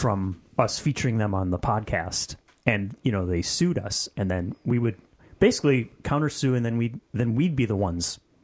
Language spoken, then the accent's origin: English; Midwest, United States; accent: Midwestern; It's a good thing nobody ever sings with my accent. It would sound terrible. It's just not cool, you know? Midwestern.